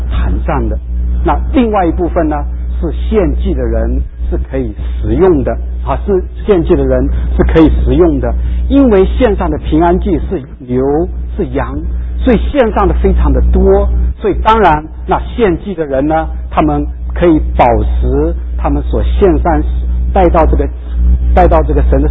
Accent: China; 我想大卫在这边他写诗的时候呢，跟我们中国人啊，中国人的诗人呢是非常的相似。

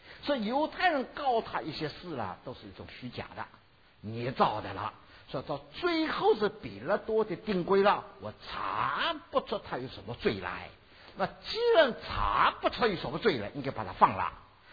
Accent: China; now in United States; 所以我知道我们中国人在美国

